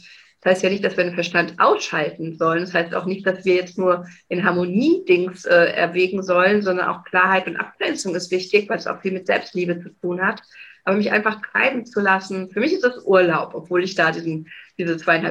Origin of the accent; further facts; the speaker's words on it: Saarland, Germany; Das ist bei uns im Saarland eben auch so.